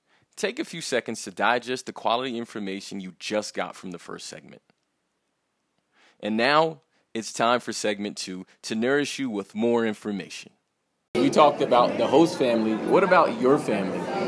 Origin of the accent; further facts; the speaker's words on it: United States; I mean, I'm from the United States, so I understand.